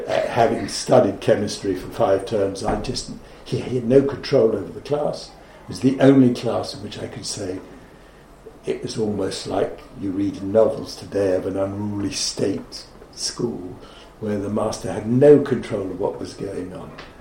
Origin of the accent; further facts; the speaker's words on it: England, United Kingdom; there was a much more serious side to being an Englishman, a young Englishman in London in 1945.